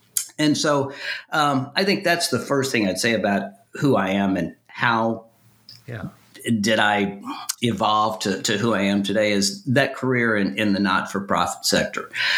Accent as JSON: {"language": "English", "town": "Little Rock", "region": "Arkansas", "country": "United States", "tie": "born or raised there", "said": "I was born in Little Rock, Arkansas, spent my early years up until graduate school in Arkansas."}